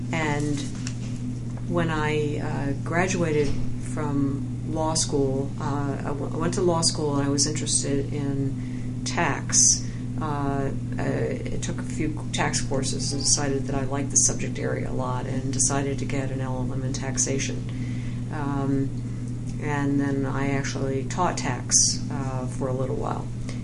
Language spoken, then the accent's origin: English; Washington, District of Columbia, United States; Well, I'm from Washington, D.C., one of the few people actually born and raised there.